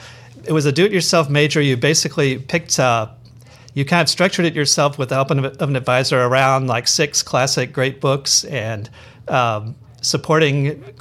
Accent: Louisville, Kentucky, United States; also born or lived in Chicago; now in Valparaiso, United States; I grew up in Louisville, Kentucky, and moved up. I went to the University of Chicago for college and kind of stuck around Chicago. Moved to Ogden Dunes because it was easier to get a house there than it was in Chicago.

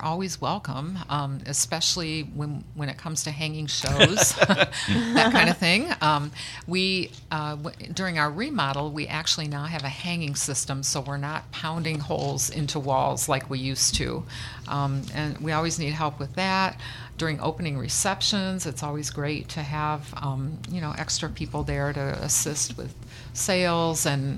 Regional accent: Chesterton, Indiana, United States; Since I grew up in Chesterton, I know a lot of the people anyway

